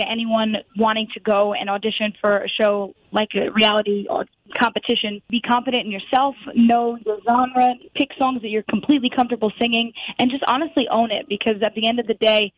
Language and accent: English; Yonkers, New York, United States; now in Putnam County, United States; I originally am from Yonkers, New York, but I'm now residing in Putnam County, New York.